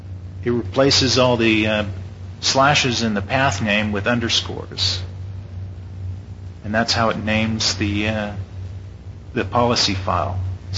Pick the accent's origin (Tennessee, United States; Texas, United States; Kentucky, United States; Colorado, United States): Texas, United States; Houston; Okay, I'm from Houston, so that's why it's Central Daylight Time zone.